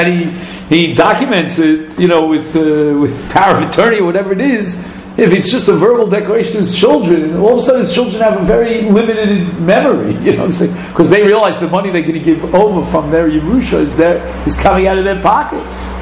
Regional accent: Flatbush, New York, United States; I was raised in Flatbush.

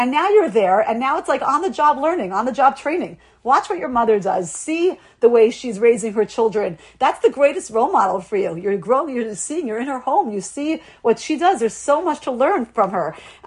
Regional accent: Lawrence, United States; now in Boca Raton, United States; when I grew up in Lawrence, and it was very homogeneous when I was growing up.

